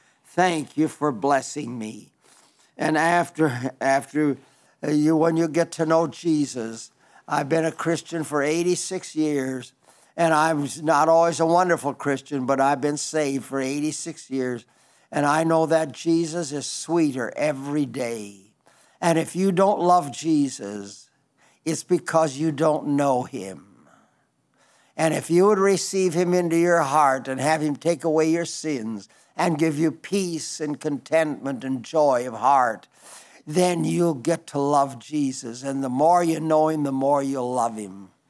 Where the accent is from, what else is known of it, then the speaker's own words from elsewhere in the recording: South Dakota, United States; I was raised in Western South Dakota, and they had cowboys out there in those days